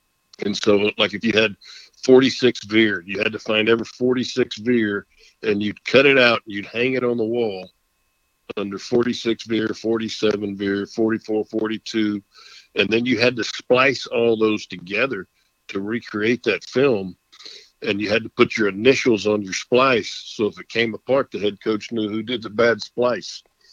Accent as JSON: {"language": "English", "region": "Texas", "country": "United States", "said": "family's been here since the late 1800s. And, you know, it's a state I take great pride in and love being a Texan, love being called a Texan."}